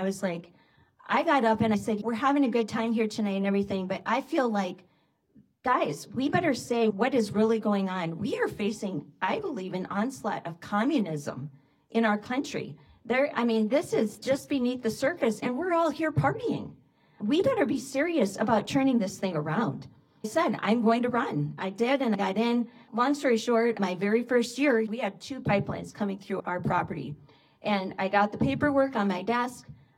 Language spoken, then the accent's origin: English; Lincoln County, United States; I'm from Lincoln County